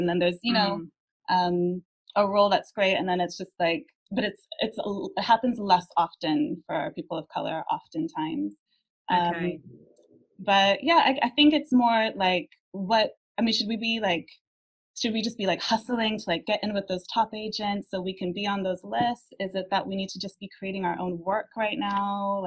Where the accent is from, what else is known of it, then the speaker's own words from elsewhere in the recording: United States; moved away as an adult; now in United Kingdom; but I'm originally from the States, so that's where the accent comes from as well